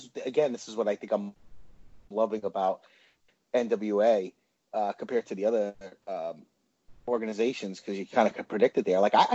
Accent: New York, United States; because I'm from New York. So I just love that New York attitude

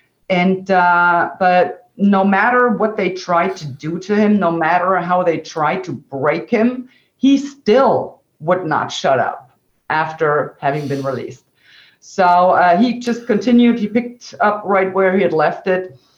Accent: Germany; So that's the reason why I actually was born and raised in Western Germany.

